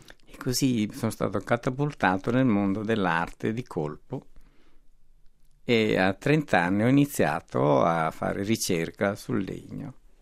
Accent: Pettineo, Sicily, Italy; io sono di Pettineo, in provincia di Messina

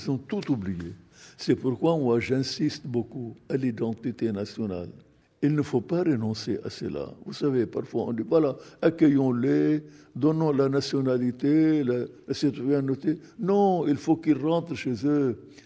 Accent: Lebanon; donc conséquences chez nous au Liban, conséquences politiques comme conflit.

